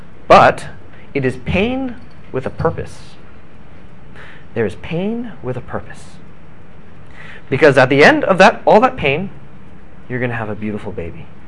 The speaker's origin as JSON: {"language": "English", "region": "California", "country": "United States", "said": "and it's snowing, and I'm from California, and I hate it, because it's really cold."}